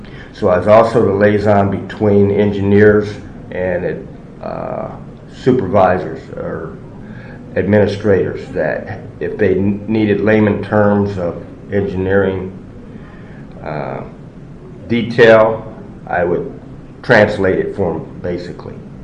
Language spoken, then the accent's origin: English; Kansas City, Kansas, United States; I was born in Kansas City, Missouri. After that, I was raised and grew up in Kansas City, Kansas, on the Kansas side.